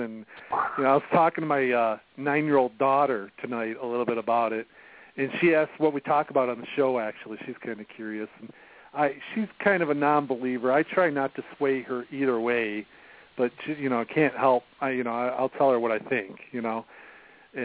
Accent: Waco, Texas, United States; I'm from Waco.

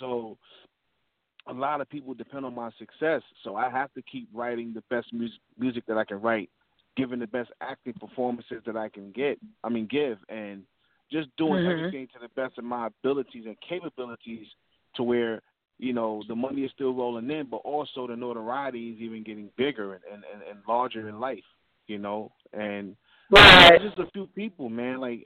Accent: Bronx, New York, United States; And I'm from the Bronx, so of course I'm you know, do what I do, sponsor anything in the Bronx.

